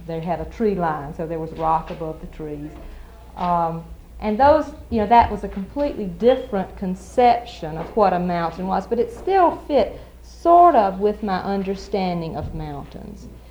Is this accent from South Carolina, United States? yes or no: yes; South Carolina, United States; I grew up in South Carolina, and you just said I was talking South Carolina, that's right.